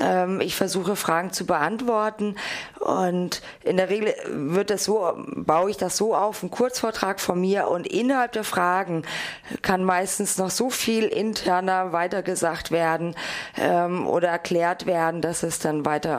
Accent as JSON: {"language": "German", "town": "Freiburg", "region": "Baden-Württemberg", "country": "Germany", "tie": "born or raised there", "lives_now": "Hamburg, Germany", "said": "schaue ich mir nochmal Freiburg an, ist ja meine alte Heimat"}